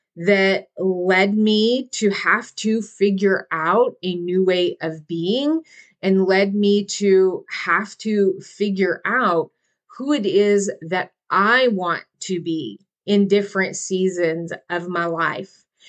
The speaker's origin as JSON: {"language": "English", "region": "Texas", "country": "United States", "said": "and we are originally from South Texas, so not very many opportunities to play hockey in South Texas."}